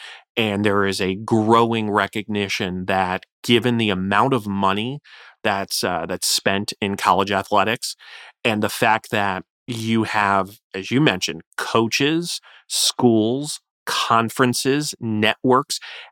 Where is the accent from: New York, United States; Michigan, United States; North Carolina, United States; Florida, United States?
Florida, United States; Subsequent to California, Florida, my home state, had a piece of legislation introduced by a Republican and a Democrat together